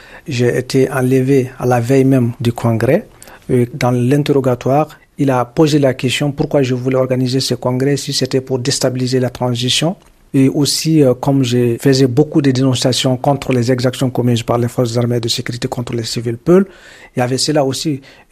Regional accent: Mali; Moi, j'ai dit je suis malien contre l'impunité

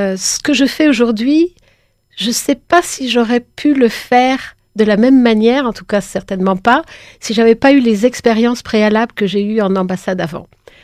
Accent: France; surtout parce que je suis française, j'ai envie de dire.

